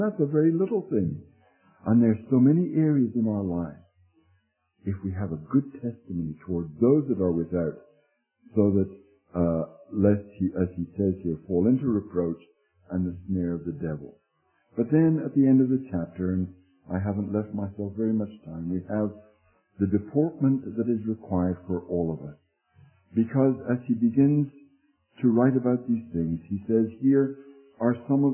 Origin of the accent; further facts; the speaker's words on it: United Kingdom; born there; I'm British by birth and inheritance